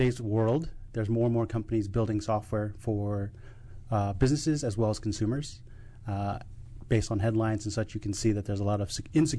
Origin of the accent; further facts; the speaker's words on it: Vienna, Virginia, United States; Born and raised in Northern Virginia, so it was in Vienna that I was doing this.